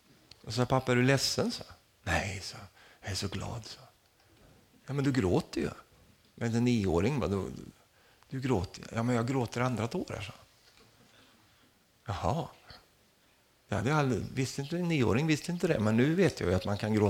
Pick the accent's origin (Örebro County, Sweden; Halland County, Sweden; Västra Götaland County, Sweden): Örebro County, Sweden; Finnerödja; Och vi växte upp här borta i Finnrödiga.